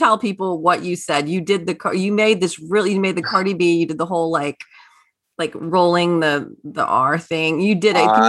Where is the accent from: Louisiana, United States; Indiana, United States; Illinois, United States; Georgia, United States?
Louisiana, United States; Well, I'm from South Louisiana. We eat gator and all kinds of stuff.